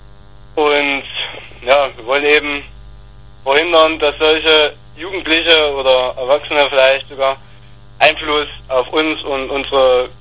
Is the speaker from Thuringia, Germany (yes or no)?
yes; Thuringia, Germany; Ja, wir kommen ja natürlich aus Thüringen, das ist ja eigentlich recht nah bei Sachsen und Brandenburg, ne?